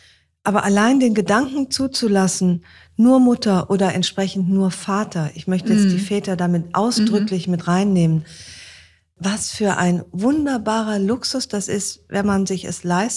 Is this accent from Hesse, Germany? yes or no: no; Aachen, North Rhine-Westphalia, Germany; wenn ich in meine Heimatstadt fahre, nach Aachen, dann wandle ich auf meinem alten Schulweg, schaue mein altes Elternhaus